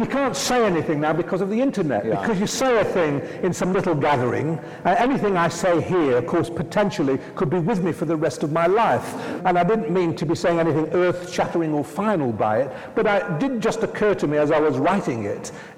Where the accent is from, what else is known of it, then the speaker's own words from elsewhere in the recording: Manchester, North West England, United Kingdom; as a Jew from Manchester, then I feel I'm the heir to other traditions